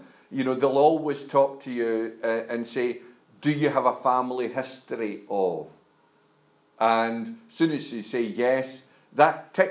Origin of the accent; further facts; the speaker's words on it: Scotland, United Kingdom; I'm a Scotsman, what can you do?